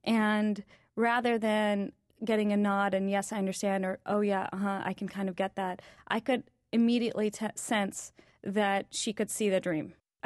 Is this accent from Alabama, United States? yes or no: yes; Alabama, United States; now in New York, United States; I actually grew up in Alabama, and my father is from Tanzania, and my mother's from Pakistan. But I consider myself a New Yorker now at this point.